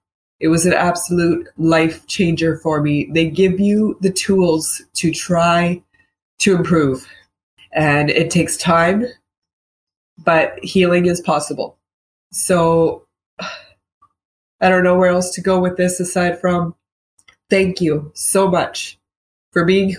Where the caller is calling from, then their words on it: Ontario, Canada; I'm from Ontario, Canada.